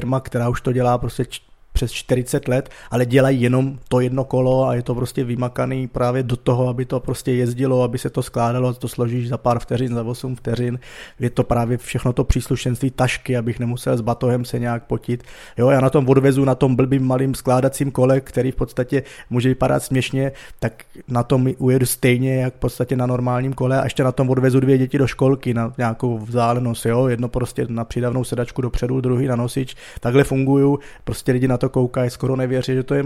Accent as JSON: {"language": "Czech", "town": "Brno", "region": "South Moravian Region", "country": "Czechia", "said": "jako Brňák zasekat v pisárkách tam v těch kolonách"}